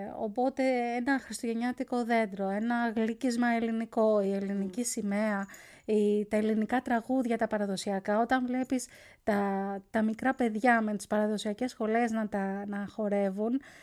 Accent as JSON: {"language": "Greek", "country": "Greece", "tie": "born there", "said": "πόσο υπερήφανοι πρέπει να νιώθουμε που γεννηθήκαμε, στην Ελλάδα."}